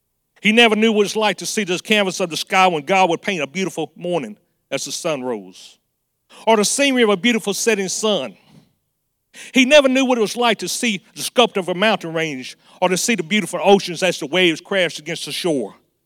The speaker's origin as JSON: {"language": "English", "town": "Mobile", "region": "Alabama", "country": "United States", "said": "For those who don't know us, we're from Mobile, Alabama."}